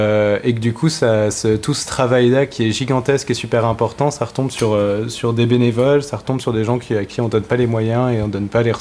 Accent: Strasbourg, Grand Est, France; also born or lived in Lyon; now in Paris, France; je viens de Strasbourg, j'ai fait mes études à Lyon, donc je suis ce qu'ils appellent là-bas un provincial, hein. et du coup cette année je suis à Paris pour mes études

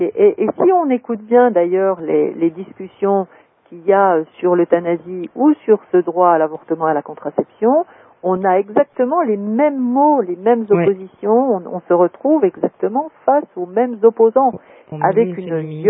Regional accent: Bourgogne-Franche-Comté, France; moi je suis originaire du Jura

